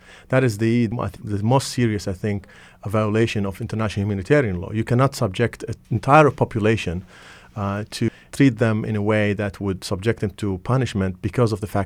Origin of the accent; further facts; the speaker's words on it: Haifa, Haifa District, Israel; I'm a Palestinian born in Israel. I'm an Israeli citizen as well. I was born in Haifa, city of Haifa. Was raised in Haifa and got my high school education in Haifa and then moved to Tel Aviv University